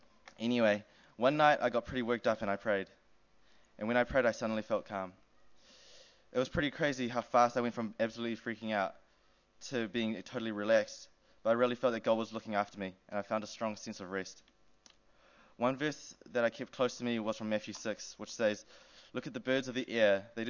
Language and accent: English; Palmerston North, Manawatū-Whanganui, New Zealand; born there; I was born in Palmerston North and I grew up in a Christian family.